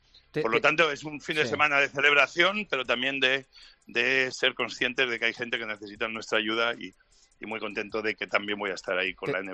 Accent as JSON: {"language": "Spanish", "town": "Santa Coloma de Cervelló", "region": "Catalonia", "country": "Spain", "tie": "born or raised there", "said": "Yo de chico tuve un gran partido en el equipo de juveniles de mi pueblo, en Santa Coloma de Cervelló"}